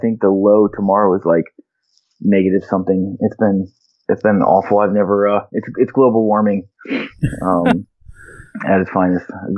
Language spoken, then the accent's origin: English; Maryland, United States; I grew up in Maryland, so a lot of people that was a big vacation destination was Ocean City.